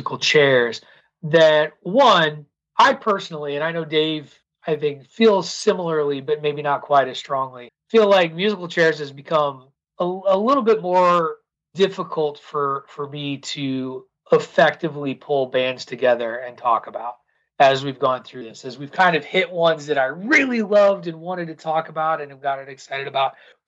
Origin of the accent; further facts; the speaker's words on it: Illinois, United States; I grew up around the University of Illinois. That was what I was raised on.